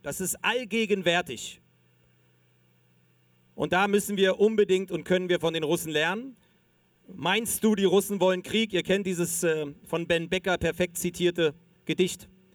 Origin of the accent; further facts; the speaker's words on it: East Germany, Germany; ich komme ja aus der DDR, aus dem Osten damals, habe deswegen noch ein bisschen Russisch gelernt